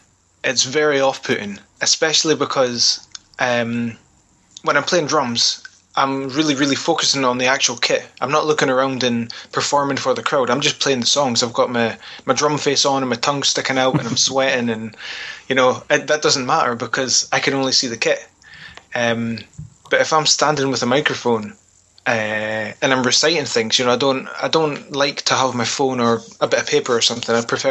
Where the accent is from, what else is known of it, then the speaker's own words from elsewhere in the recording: Arbroath, Scotland, United Kingdom; now in Dundee, United Kingdom; I'm actually from Arbroath, which is just outside Dundee, mm-hmm. but I'm in Dundee most of the time, so we'll stick with Dundee, that's fine.